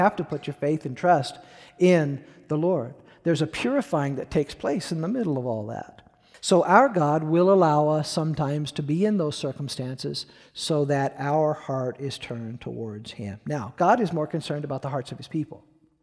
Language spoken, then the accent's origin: English; United States; being an American is wonderful. I wouldn't want to be anything else. I wouldn't want to live anywhere else in the world.